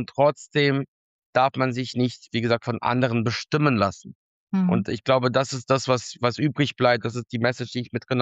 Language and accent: German; Donbas, Ukraine; dann auf einmal im Donbass, da wo ich herkomme, die Dörfer, die Städte, wo ich geboren bin, mein Vater geboren ist, werden auf einmal weltbekannt